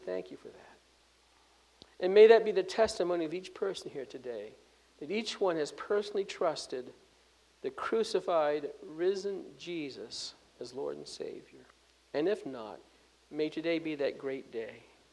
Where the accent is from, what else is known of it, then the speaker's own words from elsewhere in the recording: United States; we as an American public, and sometimes we as believers, are not thankful for how good God has been to us